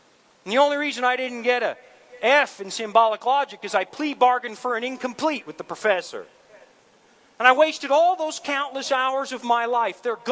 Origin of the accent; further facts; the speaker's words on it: Canada; I'm Canadian. We have premiers.